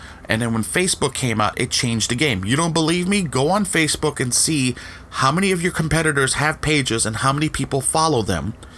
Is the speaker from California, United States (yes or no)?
yes; California, United States; And I'm from the Bay Area, so those that are listening from the West Coast know that term.